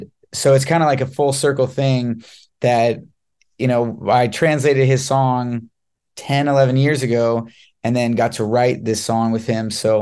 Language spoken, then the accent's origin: English; Los Angeles, California, United States; Yeah, well, I am from Los Angeles, California.